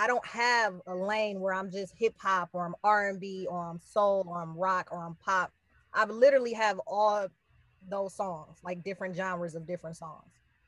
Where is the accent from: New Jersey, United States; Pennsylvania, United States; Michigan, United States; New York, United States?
Michigan, United States; Detroit; Okay, well, first off, I'm originally from Detroit, Michigan.